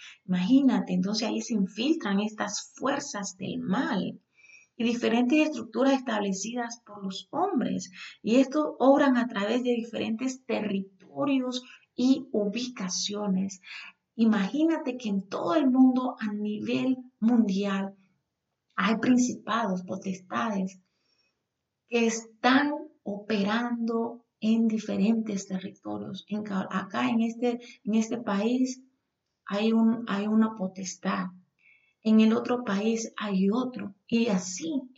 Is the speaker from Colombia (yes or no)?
no; Nicaragua; Por ejemplo, yo soy de Nicaragua